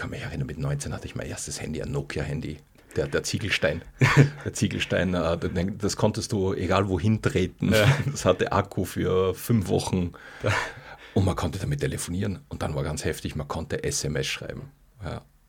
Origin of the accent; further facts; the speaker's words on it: Salzburg, Austria; ich komme weg aus Salzburg